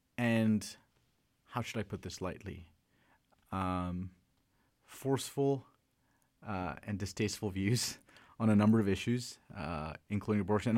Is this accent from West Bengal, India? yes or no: no; Bangalore, Karnataka, India; I was born and raised in South India. The city that I spent most of my life in growing up was the city of Bangalore, which is in the Indian state of Karnataka in South India. And the language that we speak there is Kannada.